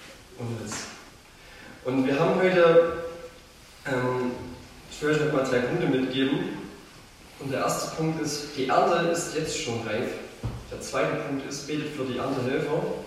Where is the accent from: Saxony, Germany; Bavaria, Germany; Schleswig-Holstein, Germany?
Saxony, Germany; Bärenwalde; ich komme aus Bärenwalde und ich mache in Bärenwalde schon seit ein paar Jahren jetzt Jugendarbeit